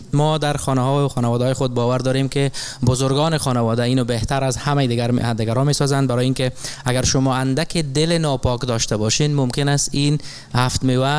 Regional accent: Kunduz, Afghanistan; این همون کهن دژی است که در او من در او بزرگ شدم و زندگی کردم. البته این هم کلاه یا تاقین که ما تاقین برش میگیم و همچنان عرقچین میگیم، و اینم واسکت یا بخش دیگه از لباس ما که در قندوز میپوشیم.

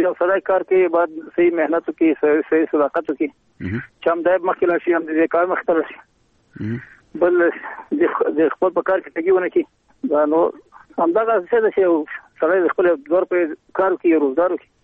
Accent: Ghazni, Afghanistan; زه د غزنی ولایت یم، د اندړو د ولسوالۍ یم، یادی ګډولو د کلي یم.

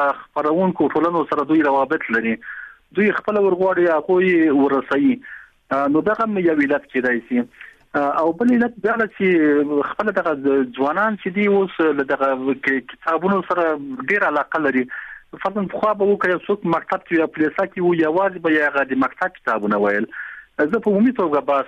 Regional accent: Ghazni, Afghanistan; اوس زه خپل د غزنی دی ولایت یم

